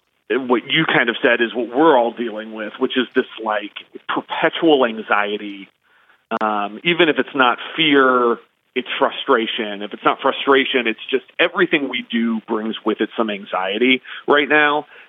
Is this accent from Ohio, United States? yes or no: yes; Beavercreek, Ohio, United States; I said this to everyone growing up in Beaver Creek, the sort of running joke when there was a tornado warning for Greene County was